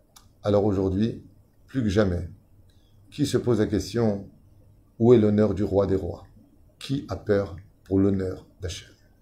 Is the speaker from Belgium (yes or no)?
no; Tunis, Tunis Governorate, Tunisia; Et on vient de Tunis, on n'avait pas l'habitude d'avoir les chapeaux